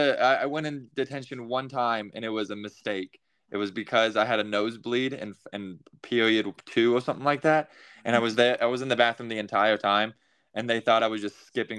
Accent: Kansas, United States; Well, we're both from Kansas.

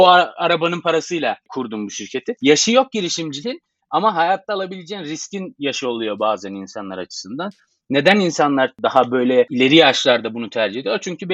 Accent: Yozgat, Turkey; also born or lived in Mersin; Ben Yozgat'ta doğup büyüdüm. Sonrasında lise hayatımı Mersin'de devam ettirip oradan Boğaziçi Üniversitesi Bilgisayar Mühendisliğine girdim.

